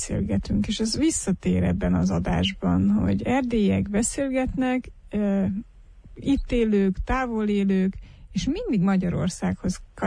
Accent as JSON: {"language": "Hungarian", "town": "Satu Mare", "region": "Satu Mare County", "country": "Romania", "tie": "born or raised there", "said": "Szatmáron nőttem fel, habár ízig-vérig erdélyi családból származom, erdélyi felmenőkkel"}